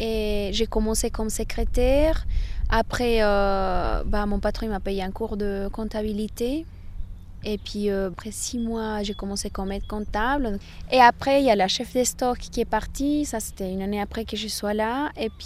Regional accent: Colombia; moved away as an adult; now in Neuchâtel, Switzerland; j'ai 23 ans, je viens de la Colombie. Ça fait à peu près 4 ans et demi que je suis arrivée au canton de Neuchâtel.

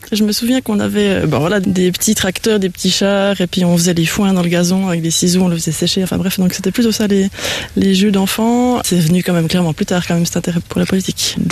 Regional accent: Mauvelier, France; J'ai grandi à Mauvelier, mais c'est vrai que bon, on est originaire d'ici, hein, des Bois.

